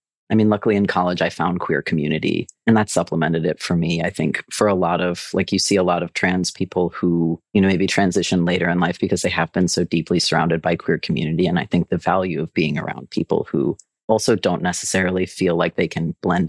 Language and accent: English; Baltimore, Maryland, United States; I'm from Baltimore, where it wasn't uncommon to hear about trans women exclusively in the context of violent crimes and bathrooms.